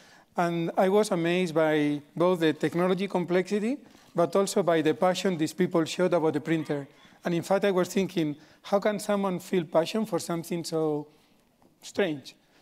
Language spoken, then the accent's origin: English; Spain; I grew up in Spain.